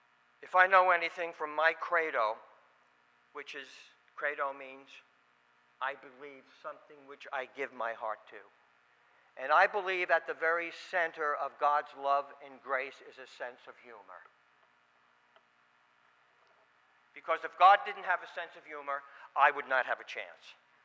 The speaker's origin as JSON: {"language": "English", "town": "Bronx", "region": "New York", "country": "United States", "tie": "born or raised there", "said": "One of the things that I learned growing up in the Bronx was three things: you stick up for yourself, you stick together, and you stick up for each other."}